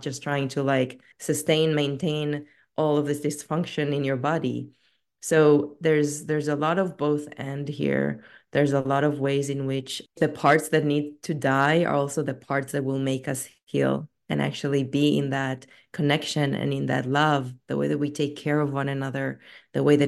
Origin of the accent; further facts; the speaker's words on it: Tel Aviv, Tel Aviv District, Israel; English is a second language; Like I grew up in Tel Aviv. The way that we party in Tel Aviv is really fun.